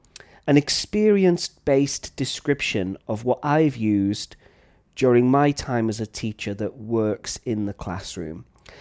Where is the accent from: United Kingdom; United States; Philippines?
United Kingdom; Flint, Wales; accent: North Wales, Liverpudlian; now in Thailand; I come from North Wales in a small town called Flint, and typically the accent there is more Liverpudlian, Liverpool style than traditional Welsh style.